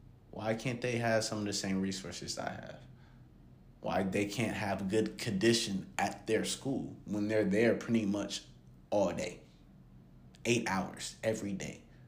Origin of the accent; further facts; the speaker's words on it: Columbus, Ohio, United States; This is going on back in my hometown, Columbus, Ohio.